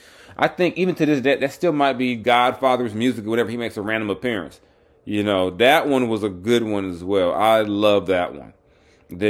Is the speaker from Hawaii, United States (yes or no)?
no; Los Angeles, California, United States; I'm back in my hometown. I was born in Los Angeles. Get to catch a WrestleMania in my hometown, my home area.